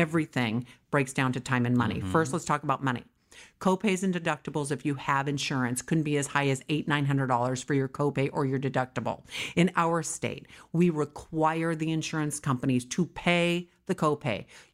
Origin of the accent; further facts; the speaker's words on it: New York, United States; now in California, United States; And I am a New Yorker, but a California girl.